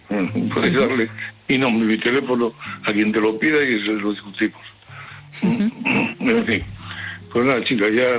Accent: Oviedo, Asturias, Spain; yo cuando era niño vivía en Oviedo y todos los años nevaba.

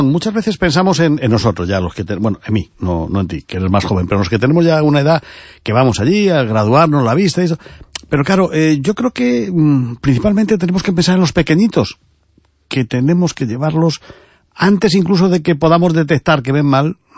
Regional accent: Ourense, Galicia, Spain; Pero no pasa nada, somos de Ourense y estamos acostumbrados.

